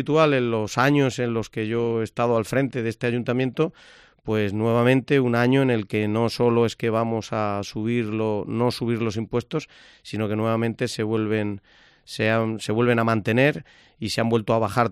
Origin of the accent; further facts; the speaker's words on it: Bolaños de Calatrava, Castilla-La Mancha, Spain; en un principio mi voluntad, y creo que también que la de la Junta Local de mi pueblo, es que yo vuelva a repetir como candidato a la Alcaldía de Bolaños.